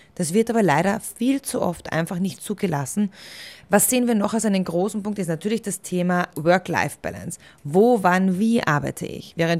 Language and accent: German; Austria; Dann haben wir diese Welle der Golden Handshakes gesehen, auch bei uns in Österreich